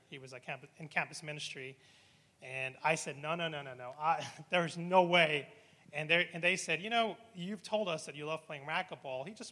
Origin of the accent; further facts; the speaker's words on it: Hong Kong; I grew up overseas in Hong Kong, so it's a very international, very metropolitan city. I was exposed to many different languages, gods. It was just part of my life. I grew up in a Muslim household, so I grew up Muslim